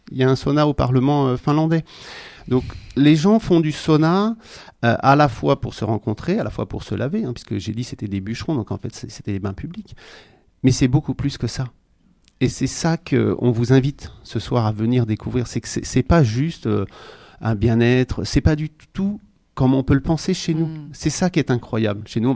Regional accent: Brittany, France; Nous, on vient du Morbihan.

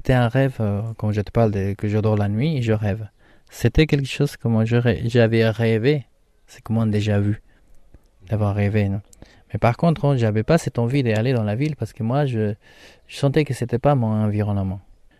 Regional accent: Huanta, Ayacucho, Peru; French is a second language; moved away; also born or lived in Lima; Et j'ai eu des sœurs qui sont nées dans la région de Lima. Après, ils sont retournés à la région de Ayacucho. Et c'est là-bas où je suis né, à Huanta. Après, dans cette région... C'est là-bas où j'ai grandi.

